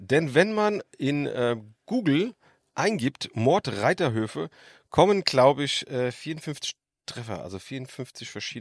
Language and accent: German; Frankfurt, Hesse, Germany; Außerdem bin ich mit in Frankfurt-Bergersheim aufgewachsen. Und dieser Stadtteil, der kleinste von Frankfurt ist, und nur knapp 2.500 Einwohner oder sowas hat